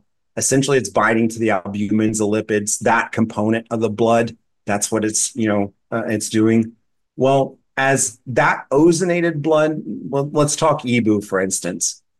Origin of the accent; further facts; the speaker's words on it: Texas, United States; As a Texan who lives in the desert, I was like, wow, that's kind of, you know, there's a lot of resiliency in the moss there.